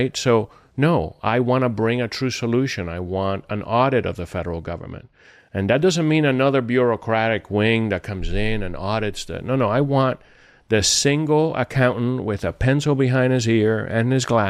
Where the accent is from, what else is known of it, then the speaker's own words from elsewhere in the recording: Cuba; now in United States; You know, when I came to this country from Cuba, I never thought of division.